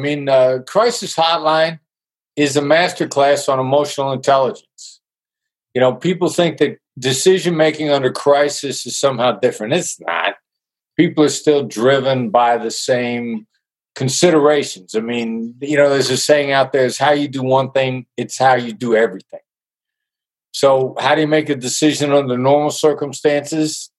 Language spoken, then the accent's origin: English; Iowa, United States; I grew up in Iowa. I went from Iowa to Kansas City.